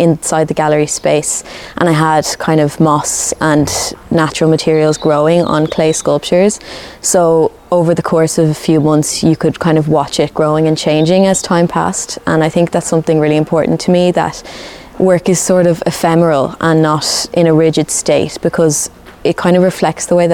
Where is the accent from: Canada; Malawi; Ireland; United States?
Ireland; Dublin, Leinster; originally I'm from Dublin, so it was nice to be back in the space, back in the city.